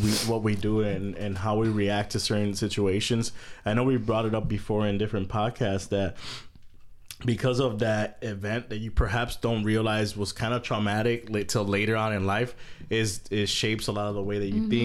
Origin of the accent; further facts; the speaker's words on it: Chicago, Illinois, United States; I came from Chicago, from